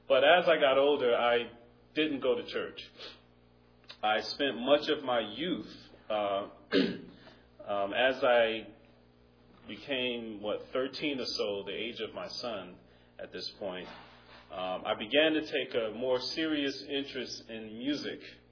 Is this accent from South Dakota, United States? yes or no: no; Newark, New Jersey, United States; born there; And I was born in Newark, New Jersey.